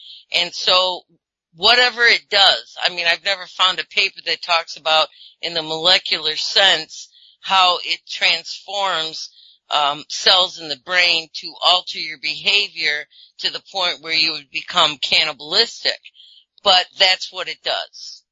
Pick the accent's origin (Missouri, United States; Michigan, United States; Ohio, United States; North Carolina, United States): North Carolina, United States; Hickory; right here in my hometown of Hickory, North Carolina